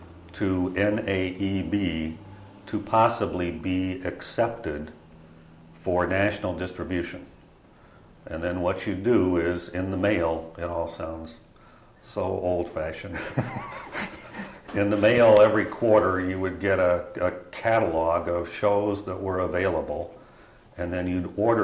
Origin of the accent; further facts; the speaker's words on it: Ohio, United States; It was quite enlightening, because I led a rather sheltered life growing up in Ohio.